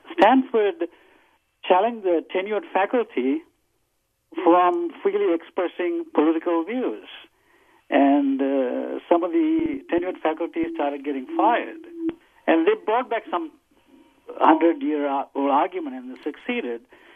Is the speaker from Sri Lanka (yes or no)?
yes; Sri Lanka; I'm a psychiatrist from Sri Lanka